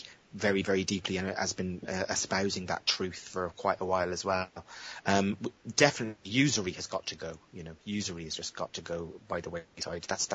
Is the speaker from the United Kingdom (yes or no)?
yes; England, United Kingdom; I grew up in England, and I haven't actually been there.